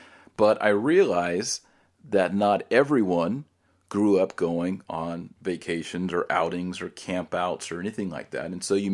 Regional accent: United States; As an American, I think one of the faults of Americans is that we toil to acquire wealth

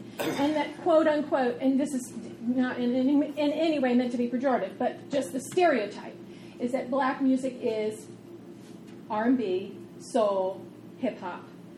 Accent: Ferrum, Virginia, United States; I myself am from Appalachia. I grew up down in Ferrum, Virginia. I went to elementary school across the street from Ferrum College

